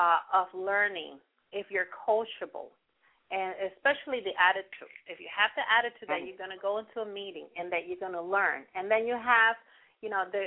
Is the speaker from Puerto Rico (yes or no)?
yes; Puerto Rico; English is a second language; also born or lived in Yonkers; I was born in Yonkers. Part of my life, I was raised in Puerto Rico. And then when I came back, I was 25 years old, and kind of I had to learn the language again.